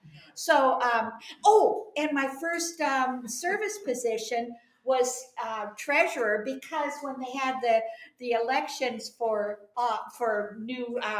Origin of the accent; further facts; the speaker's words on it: Seattle, Washington, United States; also born or lived in Bremerton; I am a Seattle girl, but I was born in Bremerton.